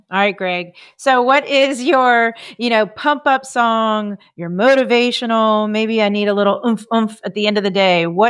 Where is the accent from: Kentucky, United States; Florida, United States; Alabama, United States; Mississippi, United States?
Florida, United States; Fort Lauderdale; because growing up in Fort Lauderdale myself, I remember that name.